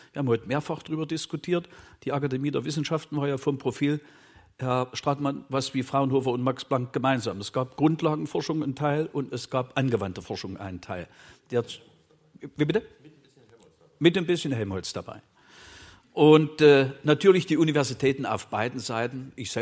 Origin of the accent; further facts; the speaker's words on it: Saxony-Anhalt, Germany; also born or lived in Thuringia / Dresden; Ich bin in Thüringen geboren, habe in Sachsen-Anhalt mein Abitur abgelegt und in Dresden studiert, promoviert und habilitiert.